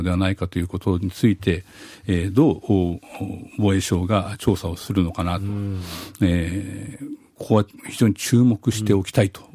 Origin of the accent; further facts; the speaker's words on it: Kanto, Japan; born there; 関東の生まれなので